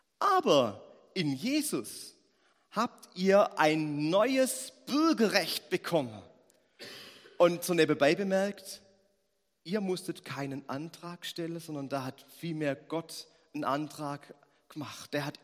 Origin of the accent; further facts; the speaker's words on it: Germany; now in Switzerland; Ich bin nicht in der Schweiz geboren, ich komme aus Deutschland. Um Schweizer zu werden, da habe ich ein bisschen was machen müssen.